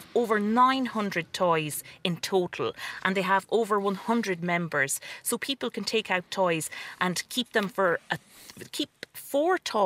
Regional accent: Ireland; I think we, as Irish people, we like to own things when it comes to property as well.

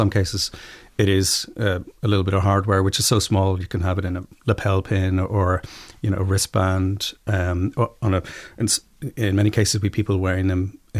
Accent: Strabane, Northern Ireland, United Kingdom; also born or lived in Borneo, Malaysia; I was born in Borneo in Malaysia. My parents were working out there, and then we moved to Strabane.

